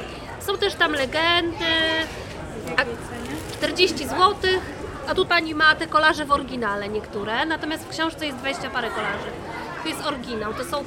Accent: Gołąb, Lublin Voivodeship, Poland; Pochodzę z Gołębia, gmina Puławy, 20 km stąd, może troszeczkę więcej

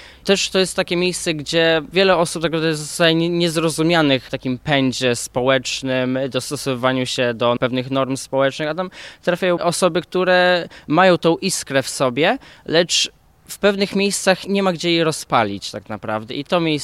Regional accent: Puławy, Lublin Voivodeship, Poland; Oczywiście, pochodzę z Puław, zainteresowałem się tego od małego

